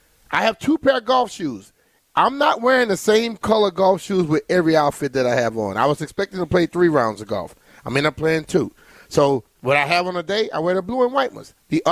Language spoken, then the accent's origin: English; Virginia, United States; I said, nah, you and mom from Louisiana. We're from Virginia.